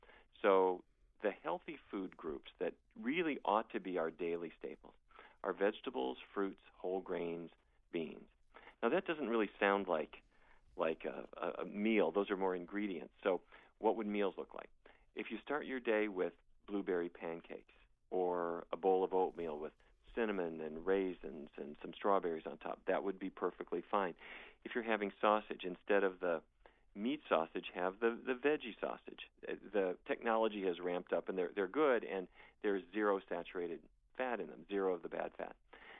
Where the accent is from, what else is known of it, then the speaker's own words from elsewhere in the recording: Fargo, North Dakota, United States; everything that I didn't eat as a child growing up in Fargo, North Dakota. I have to say, I grew up not only with kind of the cattle ranching sort of view of the world